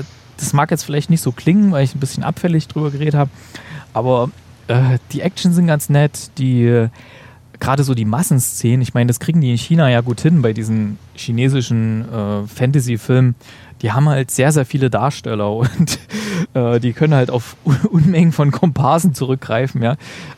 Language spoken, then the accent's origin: German; East Germany, Germany; Damit kenne ich mich ja aus, ich komme ja aus dem Osten.